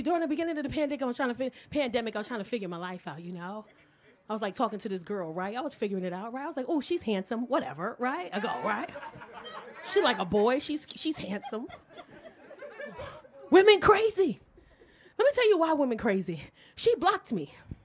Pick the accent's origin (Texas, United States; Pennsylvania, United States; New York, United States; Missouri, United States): New York, United States; now in Los Angeles, United States; I tried to get high once out here in L.A. I'm from New York.